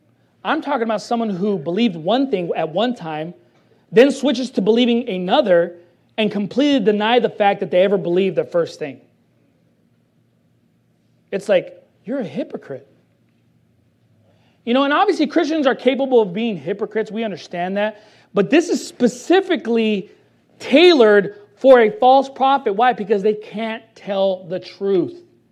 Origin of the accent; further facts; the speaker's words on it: Long Beach, California, United States; but I come from Long Beach where there's faggots all over the place.